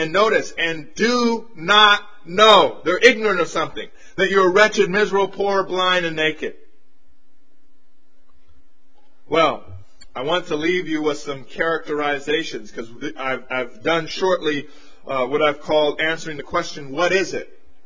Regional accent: United States; Why is it that me as an American can fly down to the Dominican Republic, then go to Haiti, a place I've never been to before

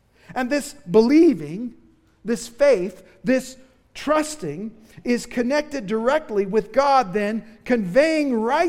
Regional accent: Indiana, United States; Now, I'm from Indiana, and I say reckon all the time.

